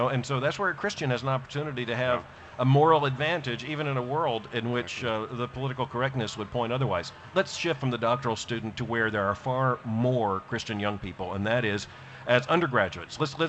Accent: Louisville, Kentucky, United States; I said, "No." I said, "I'm from Louisville, Kentucky."

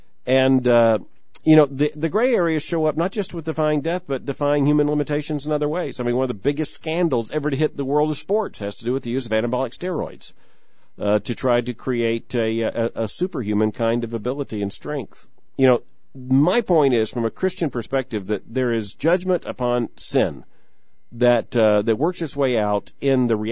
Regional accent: Florida, United States; Growing up in Florida, I was told

